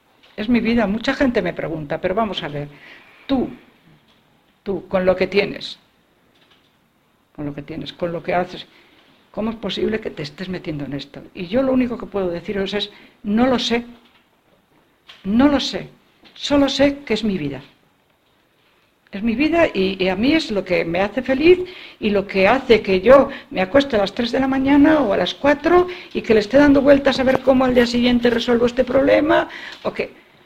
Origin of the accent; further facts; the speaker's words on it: Salamanca, Castile and León, Spain; yo soy salmantina por los 4 costados.